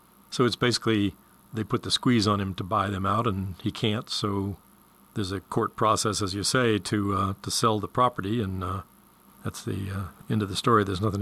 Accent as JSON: {"language": "English", "town": "Fort Pierce", "region": "Florida", "country": "United States", "tie": "born or raised there", "said": "I grew up in Central Florida, actually. We went to high school in Fort Pierce"}